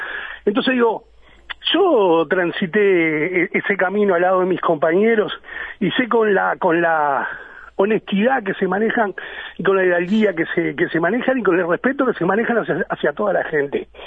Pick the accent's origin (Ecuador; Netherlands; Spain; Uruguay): Uruguay; tenemos todos como, claro, como claro, uruguayo, como hincha